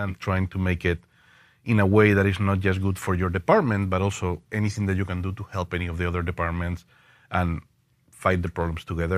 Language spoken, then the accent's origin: English; Madrid, Community of Madrid, Spain; English is a second language; I'm originally from Spain. I'm from Madrid in Spain, and I'm 45 years old.